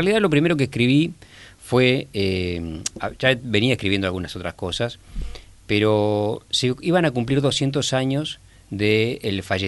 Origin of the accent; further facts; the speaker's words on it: Buenos Aires, Argentina; now in Lanús, Argentina; siendo porteño y habiendo vivido toda mi vida en la ciudad de Buenos Aires, ahora vivo en Lanús, porque cuando me casé me mudé a Lanús